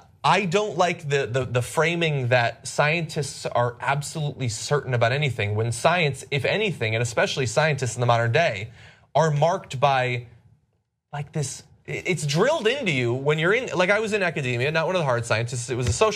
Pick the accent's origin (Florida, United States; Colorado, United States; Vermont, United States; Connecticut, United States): Connecticut, United States; $27 from Maria in Connecticut, my home state